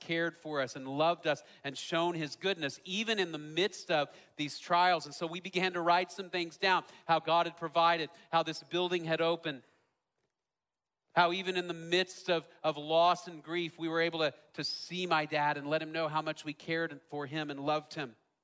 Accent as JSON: {"language": "English", "town": "Dallas", "region": "Texas", "country": "United States", "tie": "born or raised there", "said": "I grew up in Dallas. I was a city kid, so I had to look up this image and do a little bit of research."}